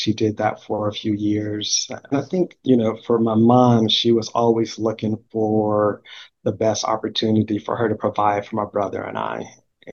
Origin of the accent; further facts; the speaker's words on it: Chicago, Illinois, United States; Growing up in Chicago, I did public schools the entire time that I was there.